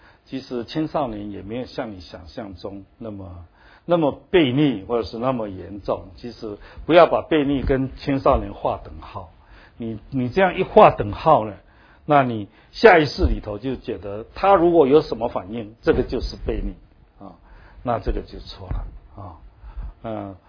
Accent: Taiwan; 那我们台湾人有一句话说，囡仔人有耳无嘴啊

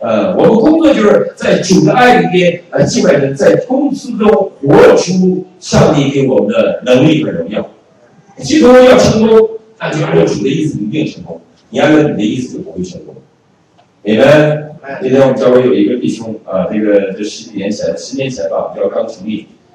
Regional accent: United States; 你像我们美国人爱烤 barbecue

